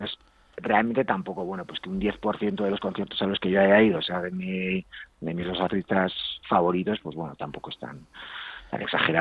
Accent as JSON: {"language": "Spanish", "town": "Pamplona", "region": "Navarre", "country": "Spain", "said": "aunque yo soy de Pamplona"}